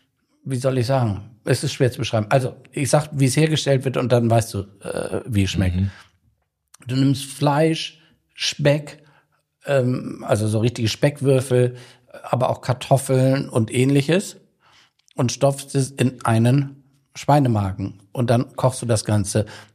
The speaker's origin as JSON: {"language": "German", "region": "Northern Germany", "country": "Germany", "said": "weil ich mich als Norddeutscher jenseits des Grünkohls"}